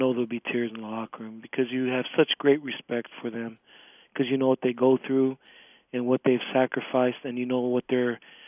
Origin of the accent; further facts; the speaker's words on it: Hawaii, United States; I'm from the North Shore, and so I just stay on the beach there with my shorts and flip-flops and don't even come to town or to Waikiki.